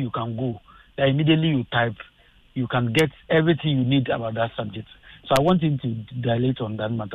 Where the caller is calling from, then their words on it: Accra, Greater Accra, Ghana; I'm calling from Accra.